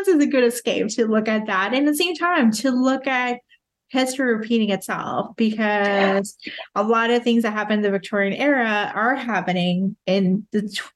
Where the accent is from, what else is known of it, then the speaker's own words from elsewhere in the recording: Puerto Rico; I grew up in Puerto Rico.